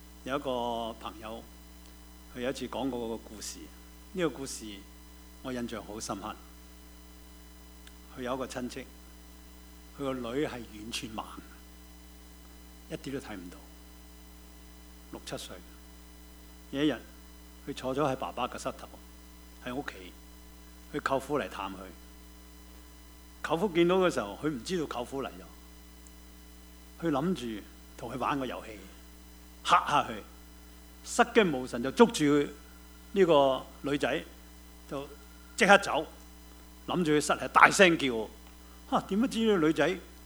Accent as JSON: {"language": "Cantonese", "country": "China", "said": "今日我哋做我哋中國人嘅父母，其中一個最大最大最大嘅問題係咩咧？"}